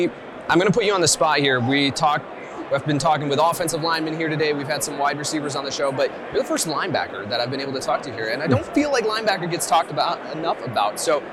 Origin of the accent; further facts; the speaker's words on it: Illinois, United States; I grew up outside Chicago, very familiar with watching Brian Urlacher